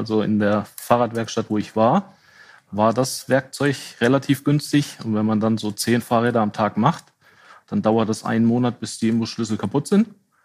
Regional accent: Wittgenstein, North Rhine-Westphalia, Germany; ich komme gebürtig aus Wittgenstein, das ist hinterm Sauerland.

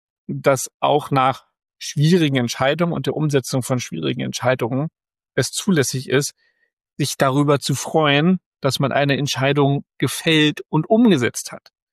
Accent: Frankfurt, Hesse, Germany; aus alter Verbundenheit zu meiner Heimatstadt

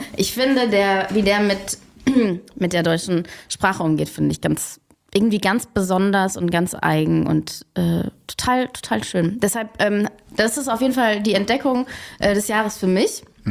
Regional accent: Switzerland; Ich bin ja auch Schweizerin.

